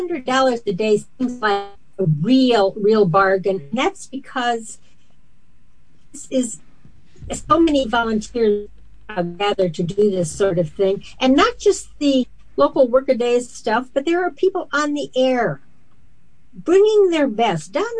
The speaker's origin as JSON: {"language": "English", "region": "Wisconsin", "country": "United States", "tie": "born or raised there", "said": "I grew up in Wisconsin, in the land of black and white cows."}